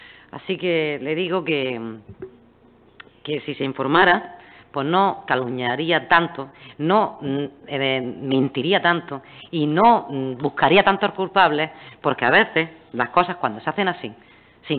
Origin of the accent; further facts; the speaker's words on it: Níjar, Andalusia, Spain; porque soy de Níjar, no como algunos que vienen de Barcelona